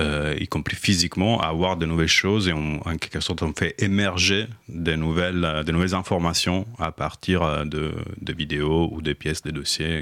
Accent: Italy; French is a second language; now in Paris, France; je suis journaliste, je suis italien, mais je vis à Paris depuis longtemps

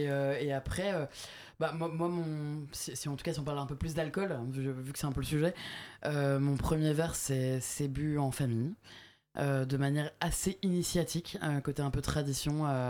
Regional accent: Île-de-France, France; De banlieue parisienne.

